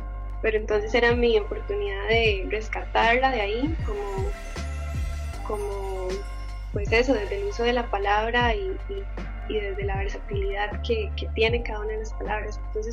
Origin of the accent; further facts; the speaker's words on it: San José, Costa Rica; also born or lived in Heredia; Sí, originaria aquí de los barrios de San José. Y pues sí, he vivido como en Heredia también. Cuando estuve haciendo el EP al inicio, estaba viviendo en Heredia, sí.